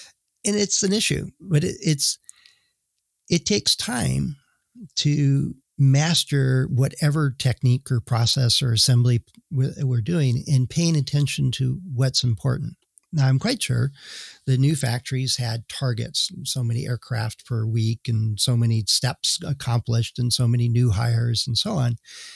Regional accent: Wisconsin, United States; Yeah, I'm from Wisconsin, so I was able to translate for them.

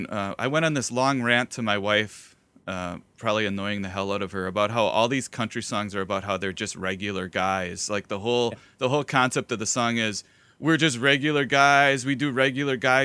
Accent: Wisconsin, United States; accent: Wisconsin; And I said boat with my Wisconsin accent

